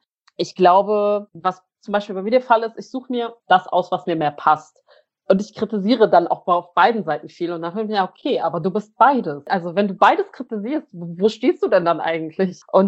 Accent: Berlin, Germany; Also ich komme aus Südberlin. Südberlin ist da sehr türkisch, arabisch, polnisch, russisch geprägt.

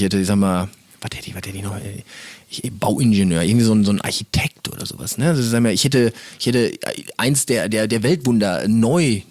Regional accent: Castrop-Rauxel, North Rhine-Westphalia, Germany; Wir kommen hier aus Castrop-Rauxel. Das ist die schöne Stadt, in der wir wohnhaft sind.

